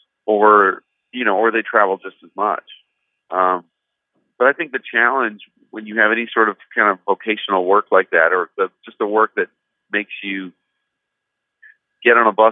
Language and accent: English; the South, United States; And I think that growing up in the South, a lot of other Christian artists and musicians just were never exposed to Catholicism.